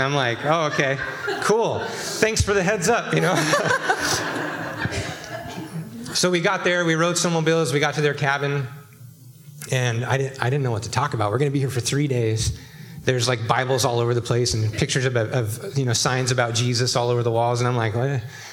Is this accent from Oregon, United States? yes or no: yes; Oregon, United States; I grew up in Eastern Oregon, so I used to hunt a lot as a kid.